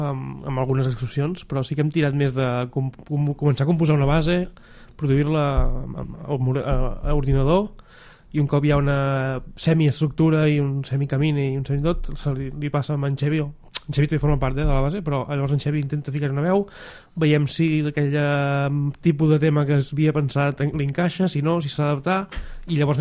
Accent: Olost, Catalonia, Spain; jo sóc d'Olost, un poble de 1.200 habitants, molt petit, on tothom es coneix

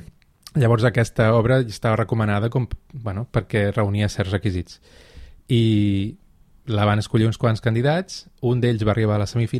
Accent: Sitges, Catalonia, Spain; Doncs força aviat, cap als 6 anys vaig començar a tocar una mica el piano. Jo sóc de Sitges

